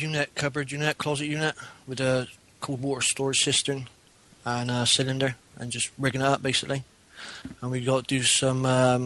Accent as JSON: {"language": "English", "town": "Bristol", "region": "South West England", "country": "United Kingdom", "accent": "Bristolian", "said": "So what I tend to do is write stuff down in my Bristolian accent and the ways I know that."}